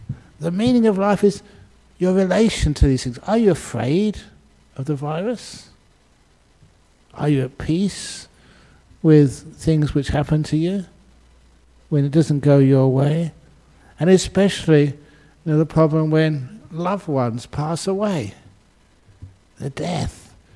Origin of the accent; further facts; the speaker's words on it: London, United Kingdom; I grew up in London.